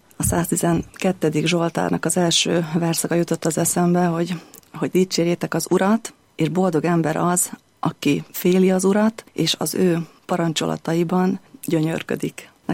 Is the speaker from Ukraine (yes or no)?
yes; Velyki Berehy, Zakarpattia Oblast, Ukraine; Én Kárpátalján születtem, az egykori Szovjetunióban, egy magyar falucskában, Nagyberegen